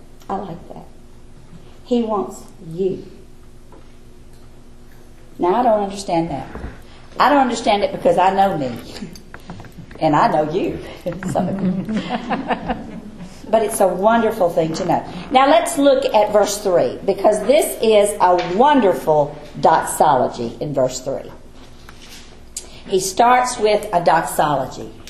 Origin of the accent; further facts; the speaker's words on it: United States; Now, I'm an American citizen.